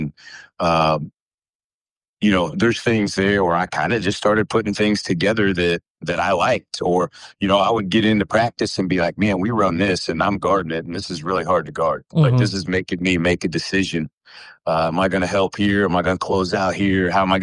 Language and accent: English; Kansas, United States; I grew up in Kansas. I was a Danny and the Miracles, 1988 Jayhawks.